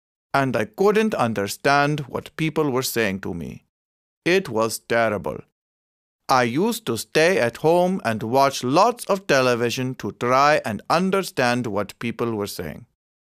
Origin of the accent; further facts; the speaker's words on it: Poland; English is a second language; moved away as an adult; now in United States; I learned English at school and at college in Poland, but it's very different when you are living in the country and you need to speak it all the time.